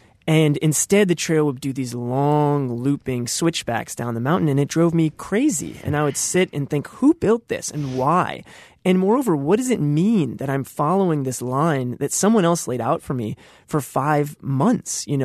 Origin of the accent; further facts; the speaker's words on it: Illinois, United States; I certainly didn't feel fixed to my hometown in Illinois, and I didn't feel fixed to my town where I went to college.